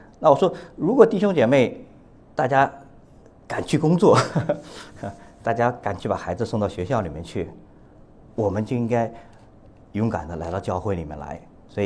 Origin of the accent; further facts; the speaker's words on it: China; 我们中国人比较小心一点啊